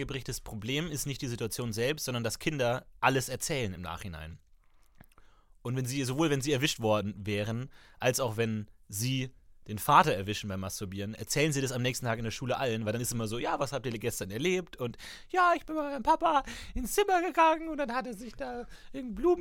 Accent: Munich, Bavaria, Germany; Ich komme aus Minga.

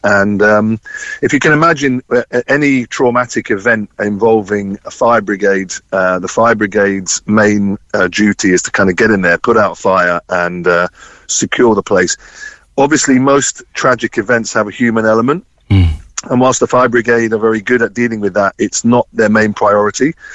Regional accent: London, United Kingdom; born there; So like many London Irish families, I was born in London. So I was born actually on Portobello Road, Ladbroke Grove, which wasn't the expensive place that you might see today. Back in 1969, it wasn't quite like

